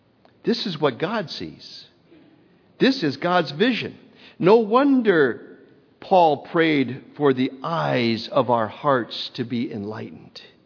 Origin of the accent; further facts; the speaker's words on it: Williston, North Dakota, United States; As you heard from Pastor Will, I grew up in Williston, North Dakota.